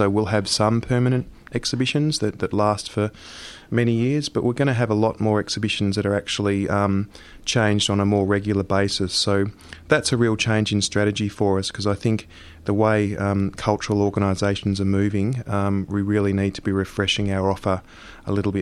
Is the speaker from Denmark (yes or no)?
no; Melbourne, Victoria, Australia; Yes, I'm a Melbourne boy, yep. So I've always been born and bred in Melbourne, eastern suburbs. Went out to school in Ringwood